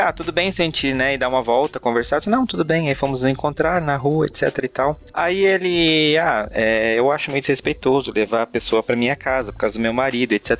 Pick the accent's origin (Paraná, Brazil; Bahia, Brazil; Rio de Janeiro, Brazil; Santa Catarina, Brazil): Santa Catarina, Brazil; Blumenau; born there; now in São Paulo, Brazil; eu sou um cara do interior, né, eu nasci em Blumenau, mudei pra São Paulo recentemente